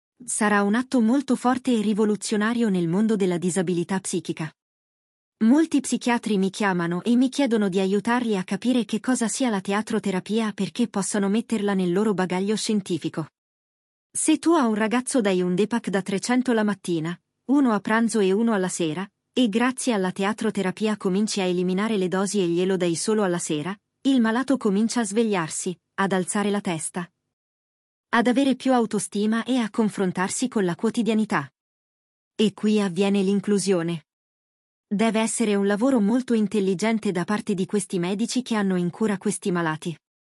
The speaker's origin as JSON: {"language": "Italian", "town": "San Giuliano", "region": "Lombardy", "country": "Italy", "tie": "born there", "said": "Ho iniziato subito a fare teatro, nel paese dove sono nato, a San Giuliano."}